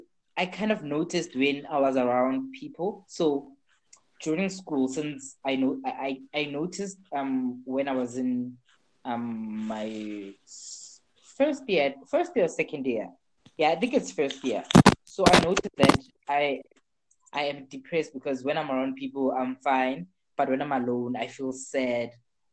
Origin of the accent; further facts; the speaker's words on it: South Africa; I'm from South Africa. I'm a final year student at the University of Johannesburg, which is located in South Africa. I'm a homosexual man.